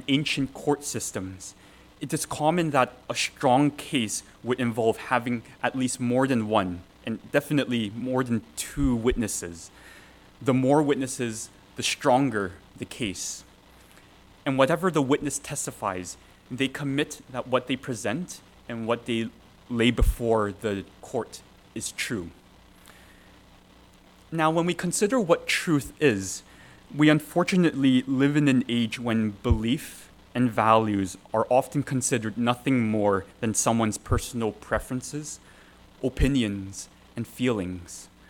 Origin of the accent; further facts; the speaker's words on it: Canada; as a Canadian citizen, that we are required to attend if you're above the age of 18 and if you are selected